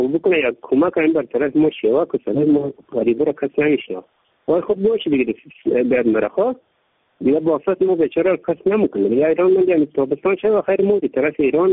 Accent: Baghlan, Afghanistan; also born or lived in Pakistan / Iran; این مهاجرین بغلان مرکزی 4000 خانه از پاکستان و از ایران آمدیم،

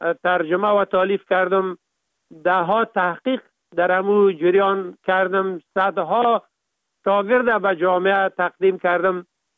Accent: Kapisa, Afghanistan; also born or lived in Kabul; ما در ولایت کاپیسا به دنیا آمدیم، مکتب ابتدایی و متوسطه را در لیسه فعلی میرمسجدی به اتمام رساندیم.

